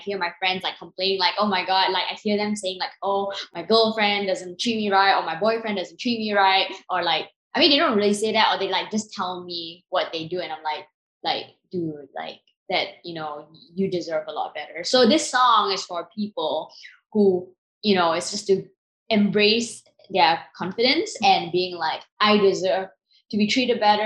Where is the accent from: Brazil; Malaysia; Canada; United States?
Malaysia; also born or lived in Singapore; I'm originally from Malaysia and Singapore